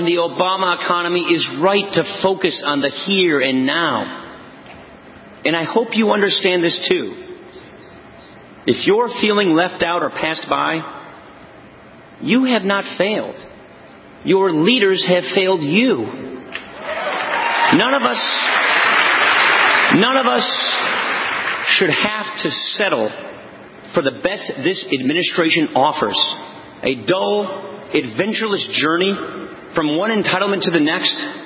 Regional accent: Wisconsin, United States; It's the exact opposite of everything I learned growing up in Wisconsin or at college in Ohio.

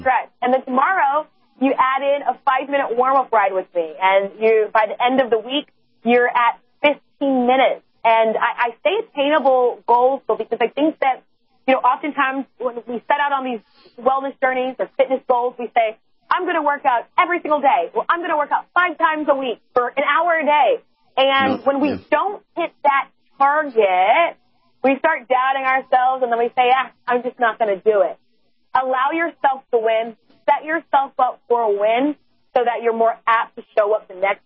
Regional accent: Houston, Texas, United States; then we've got somebody from my hometown of Houston, Texas.

